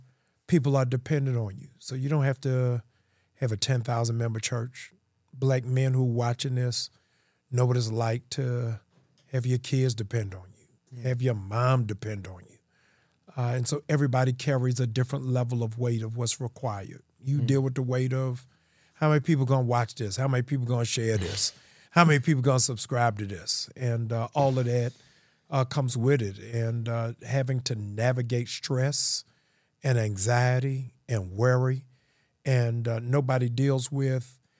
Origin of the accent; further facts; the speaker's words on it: Baltimore, Maryland, United States; So I'm from Baltimore. I went to City, but I got kicked out in the 11th grade. I came down here for a summer program